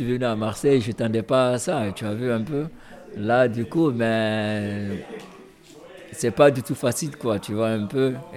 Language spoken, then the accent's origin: French; Conakry, Guinea; born there; là où je suis né, à Conakry